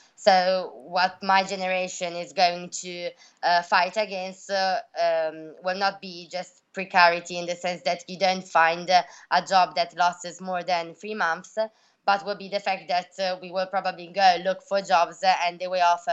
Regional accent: Piacenza, Emilia-Romagna, Italy; Here in Bologna, I'm from Piacenza, that is another city. So I live here in Bologna as a student

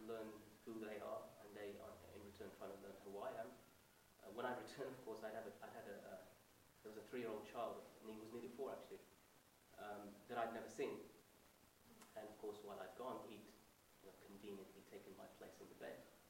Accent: United Kingdom; growing up in Britain in the 70s and the 80s, and what it's like to go through that process of being an Asian immigrant, second generation

